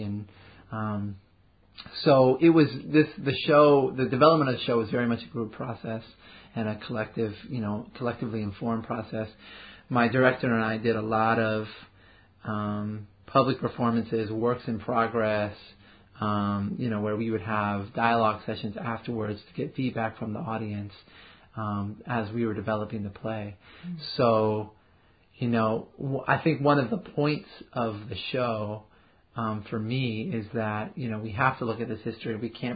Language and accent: English; Oakland, California, United States; Even though I was born in Oakland, I've lived here all my life